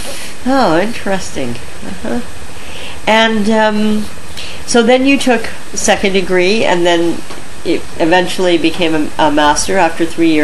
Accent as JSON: {"language": "English", "country": "United States", "accent": "American English", "said": "And I'm using American English"}